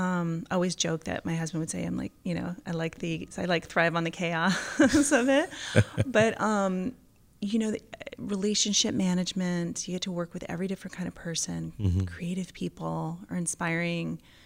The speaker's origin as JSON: {"language": "English", "town": "San Francisco", "region": "California", "country": "United States", "said": "I'm from San Francisco."}